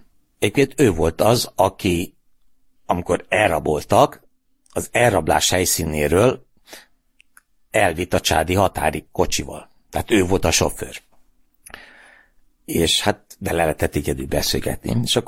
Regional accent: Hungary; Megtudták, hogy nem amerikai vagyok, hanem magyar egy hónap után.

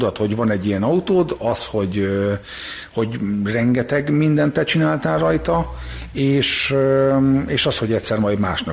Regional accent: Hungary; írtam, hogy Magyarországról vagyok

